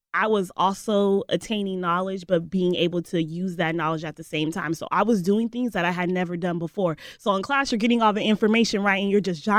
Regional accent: Perris, California, United States; I'm not from here. I'm from Riverside County, Paris, California, so a small rural area.

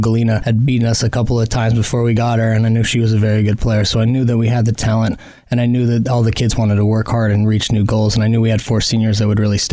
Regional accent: Boise, Idaho, United States; also born or lived in Pocatello; Yeah, I was born in Pocatello, but raised in Boise, Idaho.

